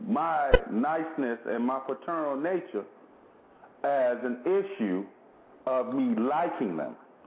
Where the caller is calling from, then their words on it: Clinton, Maryland, United States; I'm calling from Clinton, PG County, Maryland.